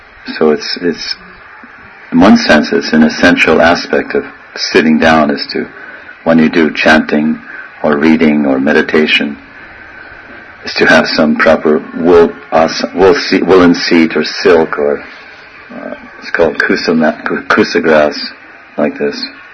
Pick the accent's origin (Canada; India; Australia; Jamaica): India; Because for me it's quite cold, because we're Indian practically.